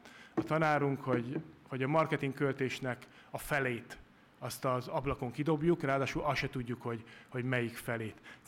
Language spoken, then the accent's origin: Hungarian; Kiskőrös, Bács-Kiskun, Hungary; Kiskörösi vagyok, ott töltöttem a gyerekkoromat